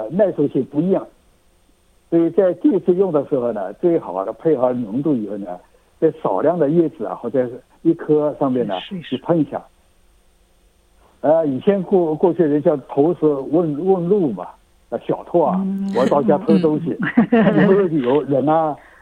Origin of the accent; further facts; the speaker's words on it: Shanghai, China; 我们就是我是上海的，我就喜欢吃这个芋奶比较糯